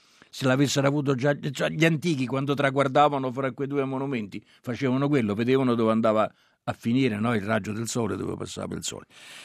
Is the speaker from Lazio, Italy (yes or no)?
yes; Rome, Lazio, Italy; Perché io sono puntuale, ma sono pure romano.